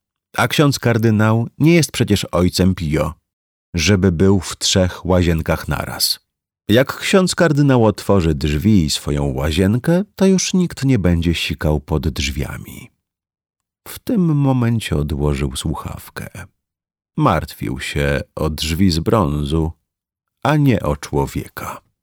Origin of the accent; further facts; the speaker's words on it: Łódź, Łódź Voivodeship, Poland; Wychowałem się na pielgrzymkach. Z mojego miasta Łodzi